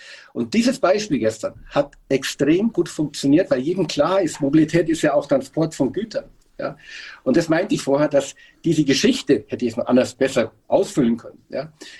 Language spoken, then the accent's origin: German; Bavaria, Germany; Ich als Bayer